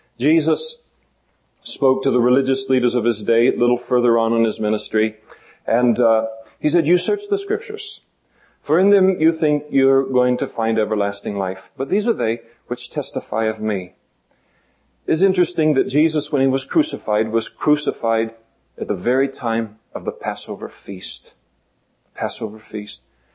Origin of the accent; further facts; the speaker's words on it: Napa, California, United States; We grew up in Napa, and I became a Christian in Napa